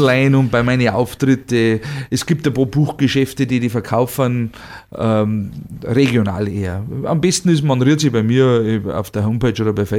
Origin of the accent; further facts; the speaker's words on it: Bavaria, Germany; weil einfach bei uns in Bayern, es gibt so viele Dialekte innerhalb von 20 Kilometern schon.